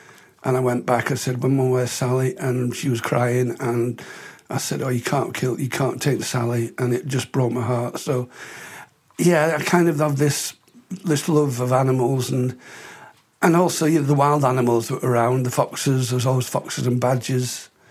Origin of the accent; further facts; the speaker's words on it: Hyde, North West England, United Kingdom; also born or lived in Blackpool; I was born in Blackpool and at the age of five moved to Hyde near Manchester.